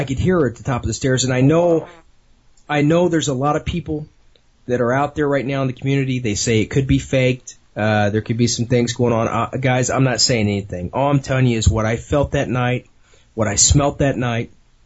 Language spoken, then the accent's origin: English; Indianapolis, Indiana, United States; So I said, well, heck, that's in my backyard because I'm from Indianapolis.